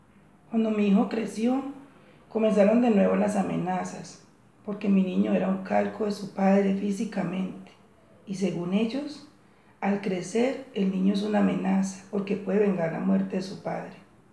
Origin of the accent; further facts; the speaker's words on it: Colombia; soy colombiana y mi historia de persecución comienza hace más de 10 años. Yo vivía con mi familia en una zona rural